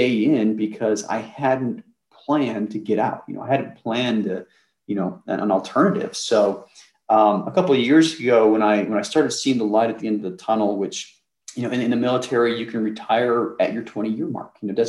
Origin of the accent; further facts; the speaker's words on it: Salt Lake City, Utah, United States; also born or lived in Minnesota; I grew up in the Salt Lake City area, you know, went to University of Utah